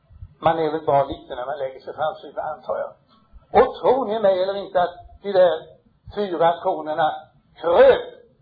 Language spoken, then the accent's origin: Swedish; Sunneby Norregård, Sweden; born there; Nåväl, då börjar vi i Sunneby Norregård, för där är jag född, 1890.